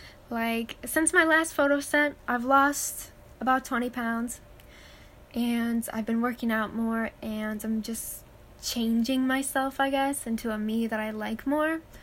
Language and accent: English; United States; I honestly prefer, like, American accents just because I'm American, too.